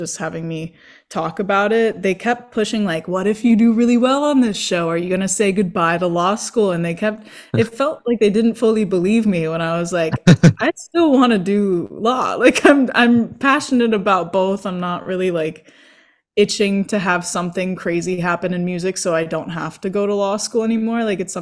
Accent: Santa Monica, California, United States; Yeah, so I'm born and raised in Los Angeles. I grew up in Santa Monica, and then I stayed here until I went to college at Duke University for 4 years

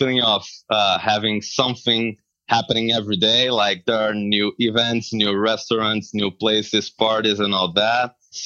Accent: Porto Alegre, Rio Grande do Sul, Brazil; English is a second language; Yeah, I grew up in Porto Alegre

